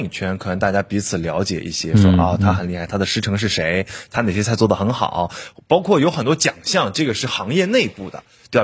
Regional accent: China; 然后呢，对于我们中国人来说，因为我们真的是民以食为天

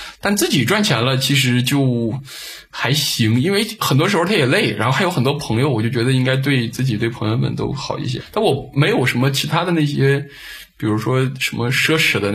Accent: Northeast China, China; 因为有我们东北人这个敞亮的这个习惯啊

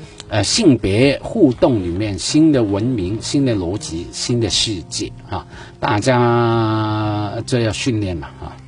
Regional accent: Hong Kong; 我来说我是60年代出生的哈，在我成长过程中，我不敢说那是一个普遍， 至少在我的环境，那个当时的香港，特别我的草根区的哈，

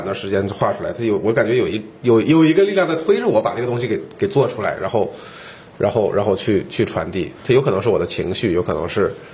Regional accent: Harbin, Heilongjiang, China; 像我们这种这个东北孩子，哈尔滨土生土长的这种人，从小骨子里就会有这样的一种期望吧

